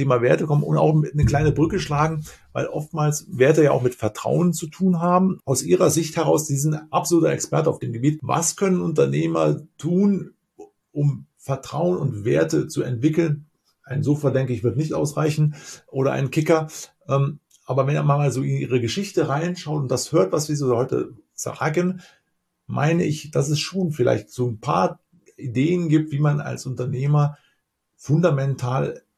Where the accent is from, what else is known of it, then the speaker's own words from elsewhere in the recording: North Rhine-Westphalia, Germany; Ich bin auch ein Rheinländer, komme allerdings aus vom Niederrhein, also ein bisschen nördlicher, glaube ich.